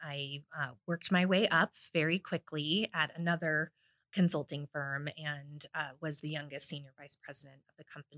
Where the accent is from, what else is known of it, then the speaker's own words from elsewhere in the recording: Denver, Colorado, United States; I have lived in Colorado my entire life. I was born and raised in Denver and took a brief 4 years out of living here in Denver and went up to CU Boulder.